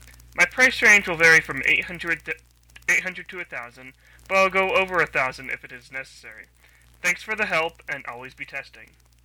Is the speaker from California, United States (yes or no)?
yes; California, United States; my hometown is rather boring, but I always tell people that my hometown is 45 minutes away from Yosemite National Park.